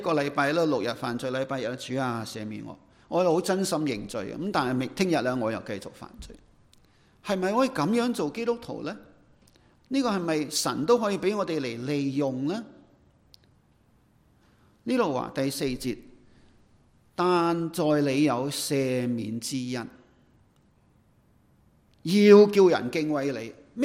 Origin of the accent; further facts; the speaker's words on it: Guangdong, China; 我们广东人说人有三衰六旺